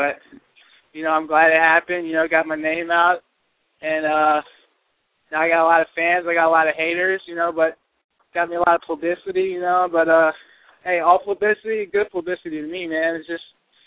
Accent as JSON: {"language": "English", "region": "Ohio", "country": "United States", "said": "I'm from Ohio, so you know that's where we're going."}